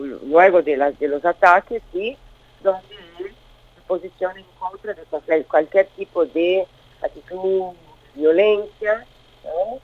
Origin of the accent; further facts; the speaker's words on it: Brazil; Obviamente yo soy una ciudadana brasileña, y quiero que mi país prevalezca el diálogo, la paz social y la democracia